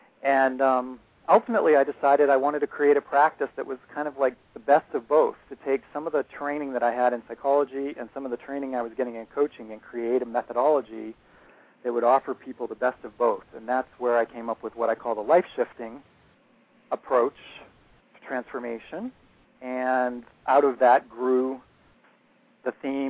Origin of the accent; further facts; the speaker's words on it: Boston, Massachusetts, United States; I'm from Boston.